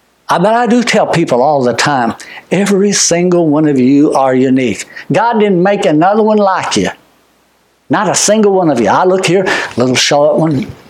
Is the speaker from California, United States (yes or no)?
yes; California, United States; also born or lived in Tennessee; And when I moved from California to Tennessee, they thought I'd come from Sodom and Gomorrah because I was from California.